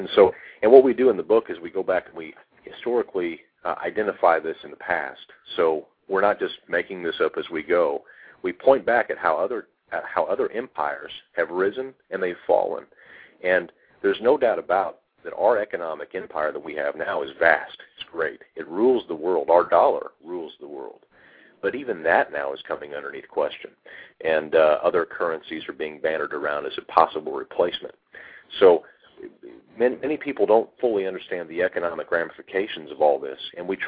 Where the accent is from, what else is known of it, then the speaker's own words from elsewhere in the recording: Tulsa, Oklahoma, United States; I was in Denver giving a speech, and I got back from the speech back to my hometown, and I had about 8 missed calls on my phone from the airline trip. It's not a very long trip from Denver to Tulsa, so I was concerned.